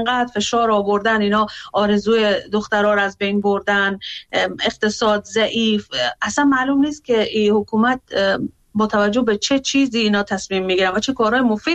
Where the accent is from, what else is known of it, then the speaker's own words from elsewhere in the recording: Afghanistan; من به عنوان یک افغانستانی دلم برای کشورم میسوزه،